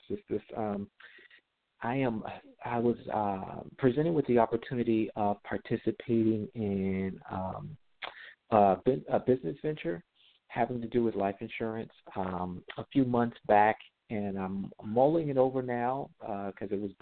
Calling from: Florida, United States; I'm calling from Florida

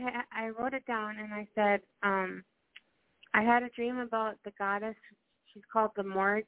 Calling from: Minnesota, United States; I'm calling from Minnesota.

